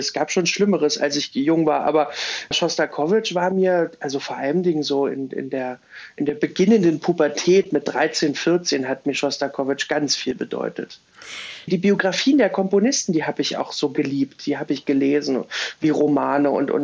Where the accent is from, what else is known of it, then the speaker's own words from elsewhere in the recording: Lichtenberg, Berlin, Germany; Das war so ein tolles, sprachlich orientiertes Gymnasium bei uns in Lichtenberg.